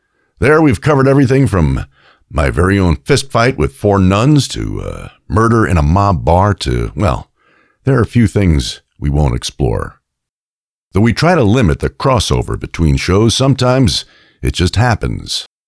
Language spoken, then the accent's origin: English; New York, United States; Can't tell you how many times growing up in New York, I was asked whether I was a Yankees or Mets fan.